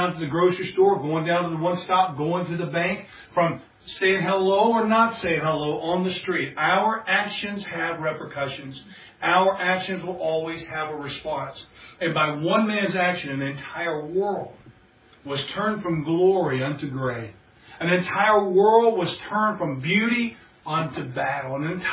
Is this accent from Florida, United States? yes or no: yes; Florida, United States; I grew up in Southwest Florida, and we had these things called sand spurs.